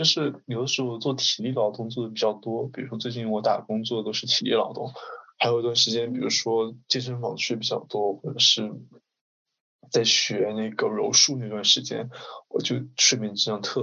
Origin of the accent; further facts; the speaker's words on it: Shanghai, China; 就哪怕我在上海长大